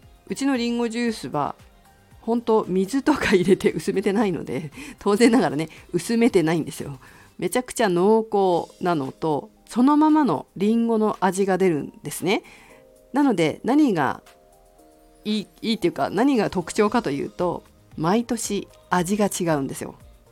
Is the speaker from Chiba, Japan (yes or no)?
no; Fukushima, Japan; 福島は私の実家で、そして実家は、まあ、父方の実家ですけれども、リンゴや桃の果物農家をやっています。